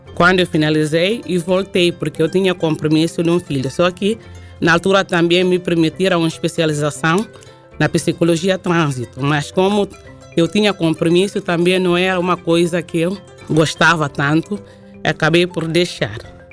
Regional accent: Bissau, Guinea-Bissau; born there; also born or lived in Curitiba; nasci em Bissau em 79, sou licenciada em Psicologia no Brasil, no estado de Paraná, Curitiba.

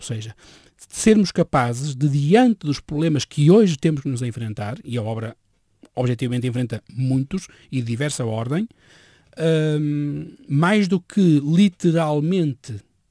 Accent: Porto, Portugal; é um favor que fazemos à nossa memória e à nossa identidade enquanto portugueses, enquanto portuenses

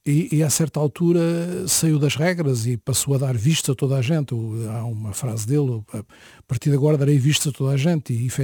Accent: Viseu, Portugal; Eu sou natural de Viseu

